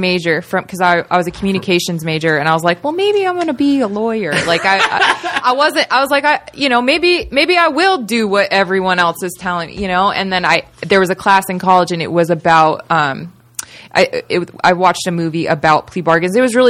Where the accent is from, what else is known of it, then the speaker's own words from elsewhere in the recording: Las Vegas, Nevada, United States; It was weird because I grew up in Vegas too, so it was like they tried to like shelter us, but like we live in the city of sin.